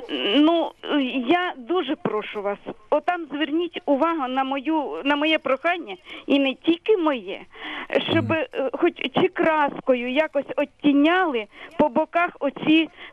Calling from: Sumy, Sumy Oblast, Ukraine

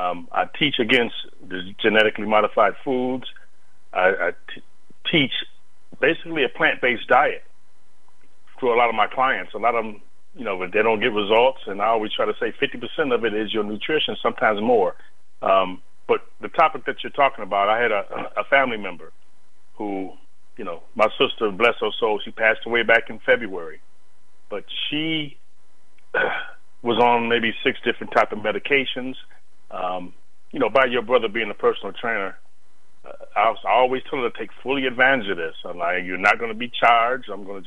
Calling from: Detroit, Michigan, United States; I'm calling from Detroit.

